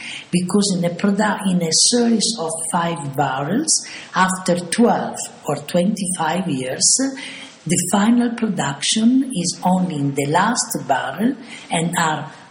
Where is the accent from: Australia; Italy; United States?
Italy; Bologna, Emilia-Romagna; English is a second language; I came from Bologna and it was a surprise for me too. Bologna are 35 kilometers far from here.